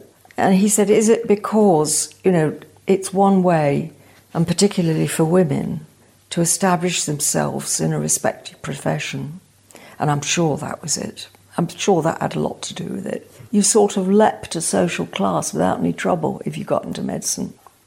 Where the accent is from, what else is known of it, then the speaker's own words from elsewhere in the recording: Beeston, East Midlands, United Kingdom; But I grew up in Beeston, near where Boots was. We always say we were brought up by Boots.